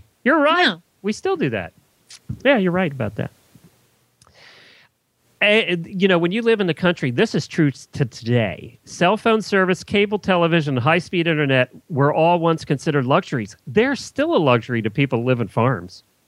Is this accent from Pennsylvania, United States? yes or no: yes; Pennsylvania, United States; When we were, you know, growing up in Lancaster County, you never got in traffic jams.